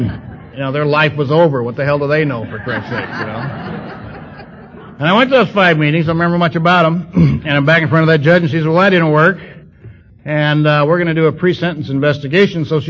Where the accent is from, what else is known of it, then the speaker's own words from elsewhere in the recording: Huntington Beach, California, United States; It was across the street in my hometown in Huntington Beach from the pier